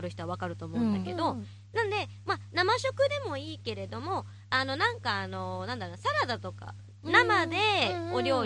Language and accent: Japanese; Hirosaki, Aomori, Japan; ちなみに私弘前出身なので